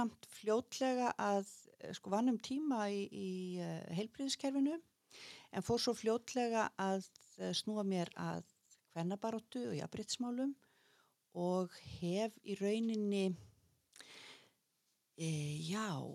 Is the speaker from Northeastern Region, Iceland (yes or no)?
yes; Akureyri, Northeastern Region, Iceland; also born or lived in England; Og uppalinn að tölvöld miklu leiti hérna á Akureyri, en samt mikið líka í sveitin í Fnjóskadal. Og svo var ég líka sem krakki eitt ár í Englandi, eða tæft ár. Og svo hef ég búið svona hingað og þangað, en lengst af hér.